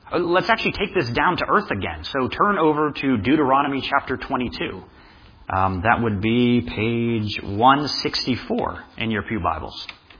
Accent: United States; I'm ethnically Romanian. That's part of, I mean, I'm a mutt. I'm an American mutt.

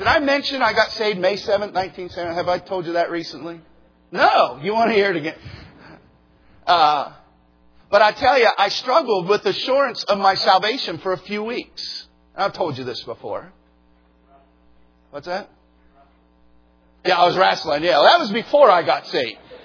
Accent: Telford, Pennsylvania, United States; moved away as an adult; also born or lived in Chattanooga, Tennessee; 1981, I moved from Telford, Pennsylvania, to Chattanooga, Tennessee. I enrolled at Tennessee Temple University. That was the last time I've lived at home. I was 21 years old.

